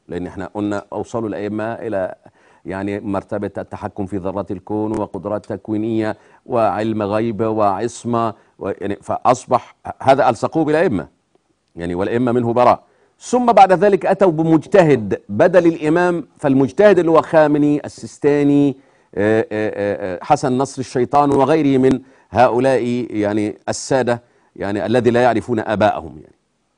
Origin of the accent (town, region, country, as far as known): Upper Egypt, Egypt